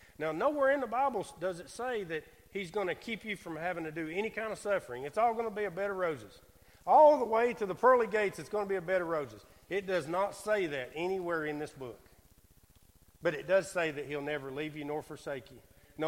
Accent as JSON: {"language": "English", "town": "Emory Heights", "country": "United States", "tie": "born or raised there", "said": "I grew up in Emory Heights, so I know some things about you guys too."}